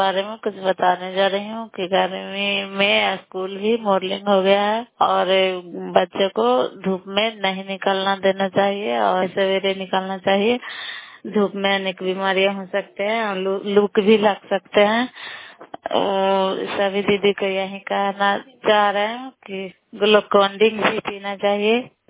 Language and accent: Hindi; Bairiganj, Bihar, India; नालंदा जिला कराय ब्लॉक मकराता पंचायत ग्राम बैरीगंज की निवासी हूँ